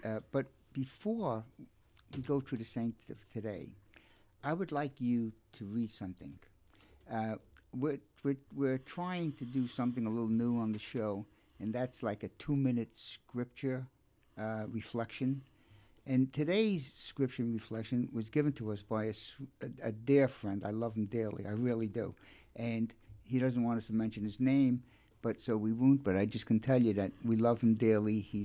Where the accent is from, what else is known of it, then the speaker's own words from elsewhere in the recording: Brooklyn, New York, United States; accent: Brooklyn; much better than I can do with my Brooklyn accent.